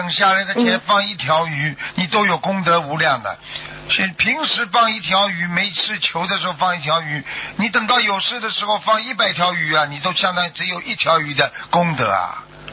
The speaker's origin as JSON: {"language": "Chinese", "country": "China", "said": "所以你看我们中国人还喜欢藏一点"}